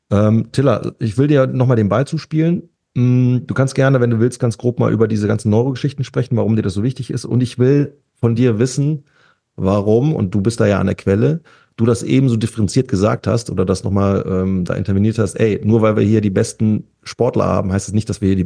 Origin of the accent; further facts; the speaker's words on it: Italy; ich bin ein nicht-spanischer Mensch. Nein, also jeder denkt, ich wäre Spanier, ich bin Italiener.